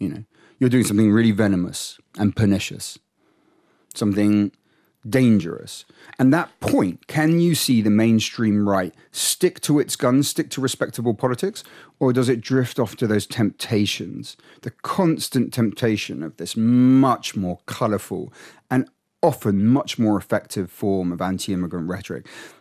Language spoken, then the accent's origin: English; Winchester, South East England, United Kingdom; I grew up in Winchester. It's the kind of constituency that's never going to vote Labour.